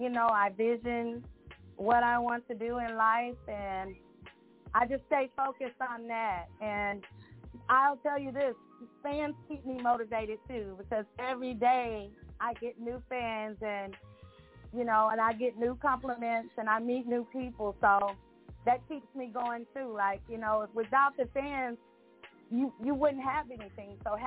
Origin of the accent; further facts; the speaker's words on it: Mississippi, United States; now in Dallas, United States; I'm from Mississippi, but Dallas is where I live now. Mississippi is my home state. That's the song … that I wrote is about the state that I'm from.